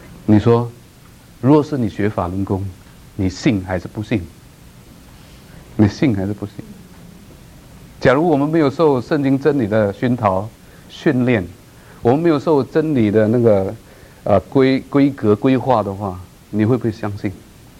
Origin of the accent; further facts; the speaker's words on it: Malaysia; 我是马来西亚的，马来西亚的国语